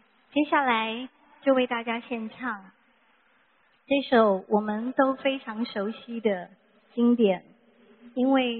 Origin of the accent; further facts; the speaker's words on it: Taiwan; 现场所有的朋友大家好，我是来自台湾的